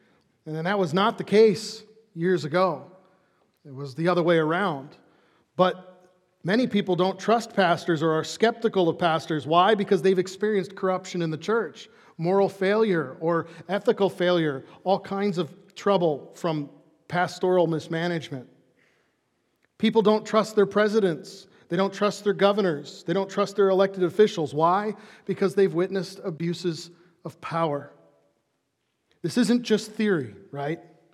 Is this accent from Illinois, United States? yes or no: yes; Chicago, Illinois, United States; I grew up in Chicago, and he has a sister on Shawnee Trail.